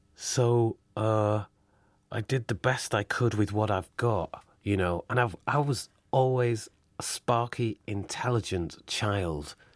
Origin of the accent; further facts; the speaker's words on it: North West England, United Kingdom; I was from Lancashire. I had meat pies. I grew up with meat pies. Didn't know a black person properly till I was 16.